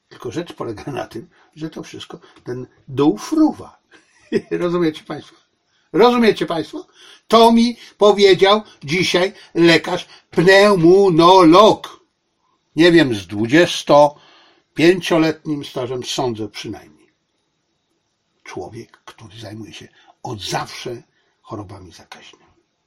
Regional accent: China; No bo przecież on wie, że jestem Chińczykiem. I jego pierwsze pytanie, a proszę pana, co tam w Chinach?

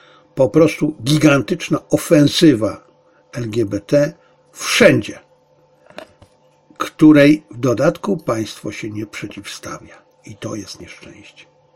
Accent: Zabrze, Silesian Voivodeship, Poland; ja urodziłem się w Zabrzu, wychowałem się w Zabrzu, przez 23 lata mieszkałem w Zabrzu.

